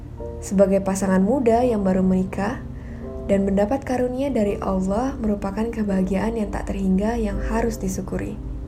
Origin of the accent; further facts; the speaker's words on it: Bengkulu, Indonesia; Aku berasal dari Provinsi Bengkulu, salah satu provinsi terkecil di Pulau Sumatera.